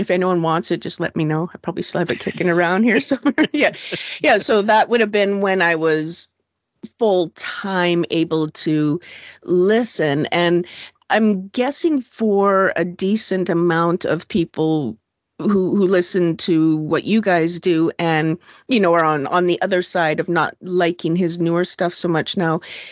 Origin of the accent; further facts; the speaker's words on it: Canada; as a Canadian